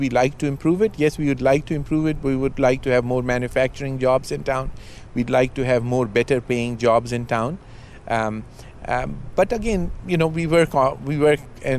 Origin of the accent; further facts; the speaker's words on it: Pakistan; English is a second language; now in United States; Well, first of all, I was from Pakistan. I'm an American now.